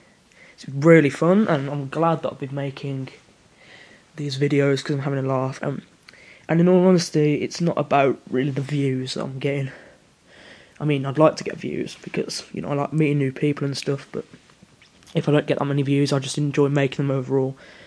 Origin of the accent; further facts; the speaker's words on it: West Midlands, United Kingdom; accent: Brummie; I'm so brummy, sorry. Real laugh, like, you know, I can't help my accent.